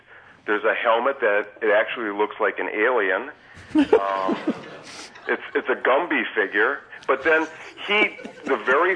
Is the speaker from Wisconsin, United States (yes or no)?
yes; Milwaukee, Wisconsin, United States; And originally, I'm from the Milwaukee area, and I just live in Northern California now.